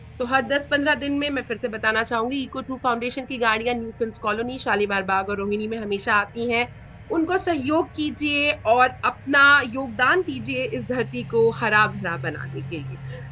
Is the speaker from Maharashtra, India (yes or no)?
no; Delhi, India; मैं दिल्ली में पली बड़ी हूँ